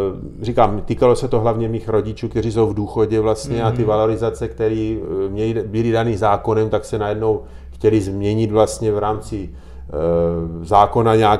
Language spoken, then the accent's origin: Czech; Brno, South Moravian Region, Czechia; Já jsem z Brna